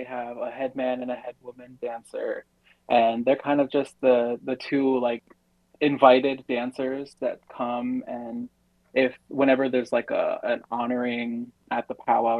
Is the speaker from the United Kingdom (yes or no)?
no; United States; Yeah, so I come from the Northern Cheyenne and Oglala Lakota Nation. I'm enrolled in Northern Cheyenne, but I'm born and raised here in the cities.